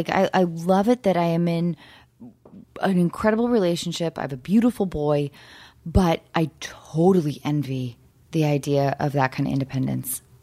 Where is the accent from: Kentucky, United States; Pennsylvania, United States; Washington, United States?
Washington, United States; Edmonds; North of Seattle. Birmingham? Bellingham? No, but close, a place called Edmonds, Washington.